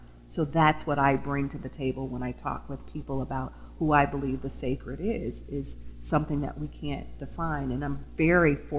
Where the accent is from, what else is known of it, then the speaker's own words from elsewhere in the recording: Waterford, Mississippi, United States; Well, actually, I grew up in a town called Waterford, Mississippi, which most people probably have not heard of. But I grew up in a predominantly black community, but I also went to integrated sc